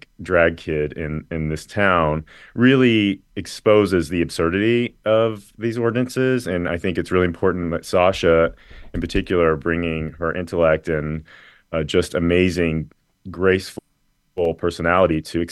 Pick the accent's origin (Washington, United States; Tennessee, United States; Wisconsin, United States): Tennessee, United States; also born or lived in Chicago / Toronto / New York; now in Los Angeles, United States; Well, I'm from Tennessee, and so it's hit really close to home. In particular, having left Tennessee to live my authentic self, I always like to think we've met a lot of amazing queer folks and people in larger cities that I ended up living in: Chicago, Toronto, New York, and now LA.